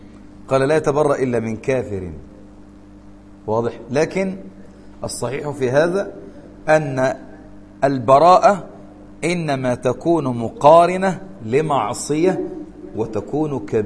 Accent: Egypt; أمريكي ولا عربي ولا مصري؟ أنا مصري، طب كلمني عربي

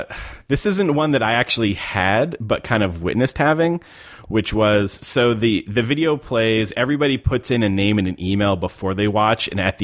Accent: Texas, United States; there's this stereotype of like, well, I'm from Texas and I just eat meat all day long.

